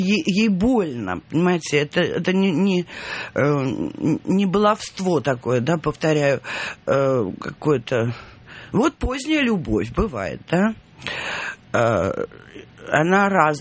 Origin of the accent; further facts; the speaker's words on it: Saint Petersburg, Russia; now in Moscow, Russia; как бросать родной, любимый город, где ты родился, где могилы твоих близких, родных